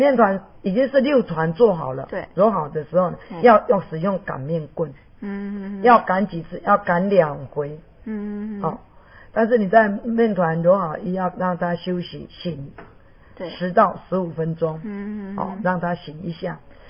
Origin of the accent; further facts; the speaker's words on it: Taiwan; 我们台湾人